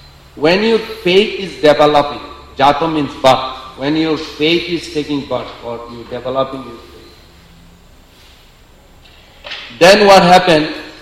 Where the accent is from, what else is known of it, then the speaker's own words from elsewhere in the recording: India; Just because I'm Indian, maybe they don't like me.